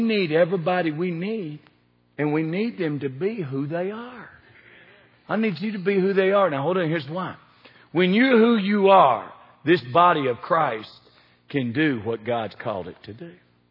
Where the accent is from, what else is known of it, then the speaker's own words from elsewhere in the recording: Kentucky, United States; If I'm in New York, guess how I talk? Like I'm from Kentucky. I'm not ashamed of it. I'm not ashamed from being from the South. I'm from the South. I'm not from the East Coast.